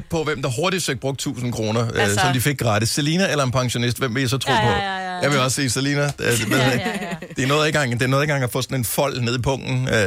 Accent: Faaborg, Region of Southern Denmark, Denmark; jeg er vokset op i Forborg

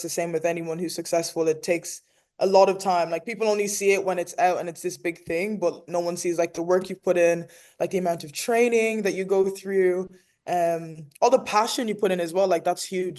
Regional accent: Enniscorthy, Leinster, Ireland; because I'm from Enniscorthy in Wexford, which is even smaller.

